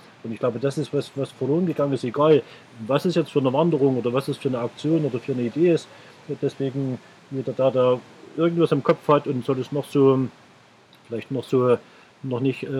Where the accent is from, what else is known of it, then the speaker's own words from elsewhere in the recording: Saxony, Germany; ich komme eigentlich aus dem Erzgebirge, man hört es vielleicht noch ein bisschen von der Sprache